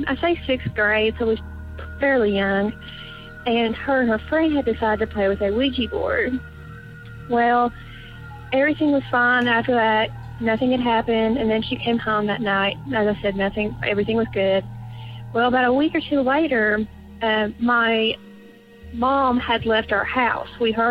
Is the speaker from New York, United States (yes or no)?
no; Tennessee, United States; I am from Tennessee.